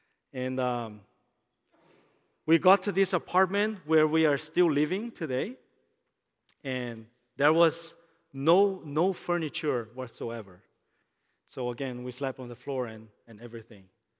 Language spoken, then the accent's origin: English; Brazil; I'm from Brazil, as Pastor Jian said already.